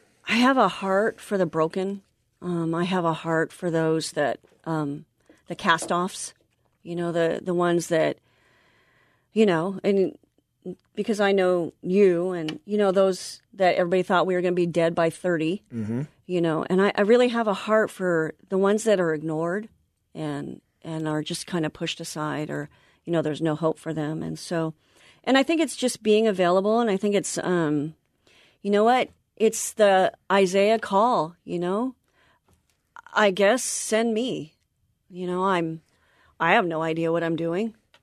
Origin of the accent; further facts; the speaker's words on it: Anaheim, California, United States; I grew up in Anaheim, mm-hmm. and I graduated from Loera High School.